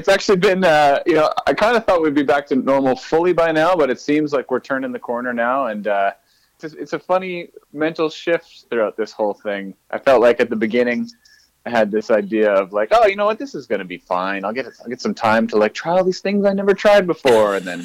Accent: Edmonton, Alberta, Canada; so we're all from Edmonton.

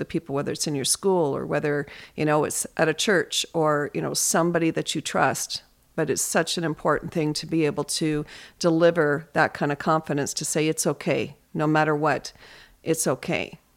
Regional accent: Canada; I went through this as a Canadian safety specialist, you know, for 10 years.

